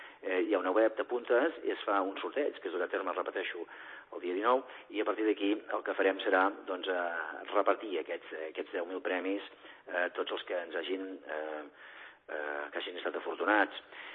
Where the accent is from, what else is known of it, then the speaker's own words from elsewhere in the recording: Girona, Catalonia, Spain; com a gironins o com a organitzadors de l'esdeveniment